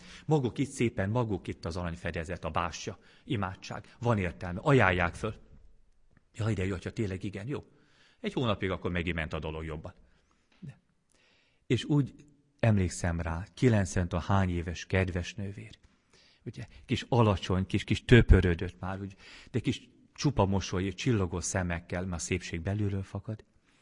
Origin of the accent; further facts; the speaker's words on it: Hungary; Igenis, mi kedveseim, magyarok vagyunk. És egy csodálatos nemzetbe születtünk bele.